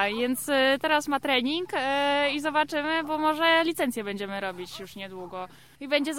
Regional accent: Pruszków, Masovian Voivodeship, Poland; My z Pruszkowa akurat.

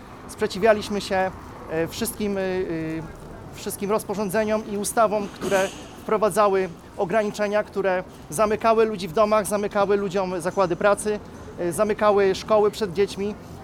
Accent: Bełchatów, Łódź Voivodeship, Poland; Oprócz tego jestem związany ze środowiskiem tradycji katolickiej w Bełchatowie. Pochodzę z Bełchatowa i mieszkam tam.

